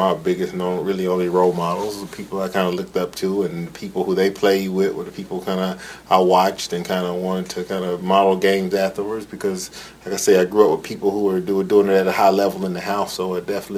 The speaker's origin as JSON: {"language": "English", "town": "Gainesville", "region": "Florida", "country": "United States", "said": "I'm from Gainesville. I went to school at PK Young right across the street"}